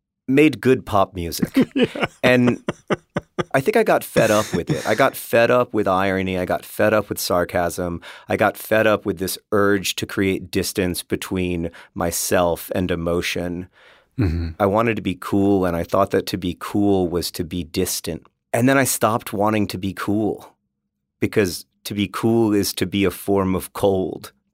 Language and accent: English; Alabama, United States; I grew up in Alabama, for context.